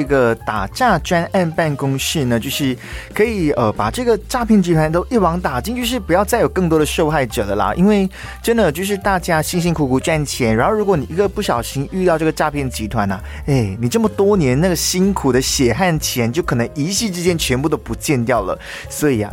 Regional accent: Malaysia; now in Taiwan; 像我来自马来西亚嘛，从2015年到现在2023年，这8年的时间

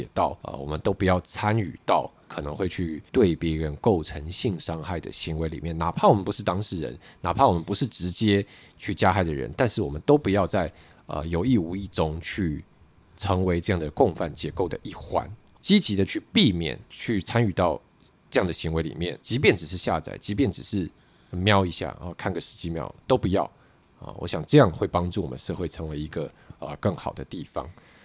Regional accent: Taiwan; 我们台湾人也没有那么无聊会去抓你说，为什么你不讲台湾台北，为什么不讲台湾屏东

